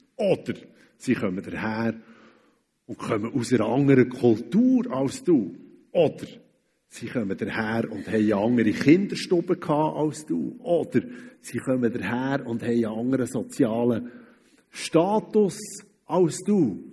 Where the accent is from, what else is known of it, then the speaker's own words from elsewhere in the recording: Switzerland; Weil vielleicht gerade als Schweizer, oder?